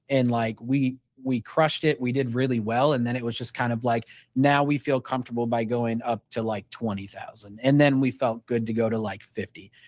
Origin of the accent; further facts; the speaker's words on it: South Bend, Indiana, United States; I'm from South Bend, Indiana, so small, not very big.